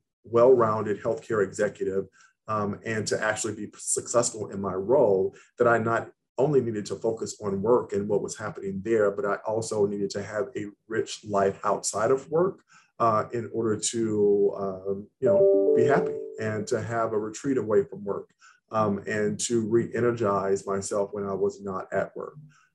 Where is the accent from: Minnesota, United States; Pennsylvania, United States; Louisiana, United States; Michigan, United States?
Louisiana, United States; now in Los Angeles, United States; this was during the time that I had relocated to Los Angeles. And so I'm originally from Louisiana.